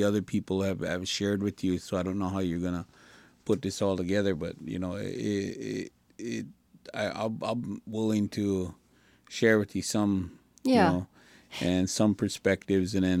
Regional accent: United States; I grew up on a Standing Rock Reservation.

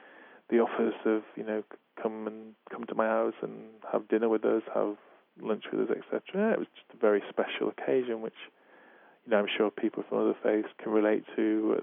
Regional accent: Manchester, North West England, United Kingdom; I'm from Manchester, which is in the north of England.

